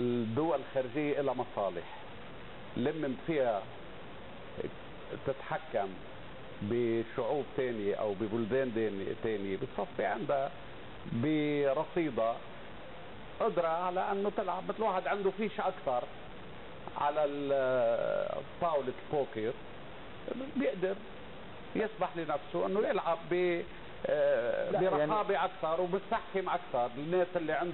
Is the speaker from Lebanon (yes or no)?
yes; Lebanon; الحق علينا نحن كلبنانيين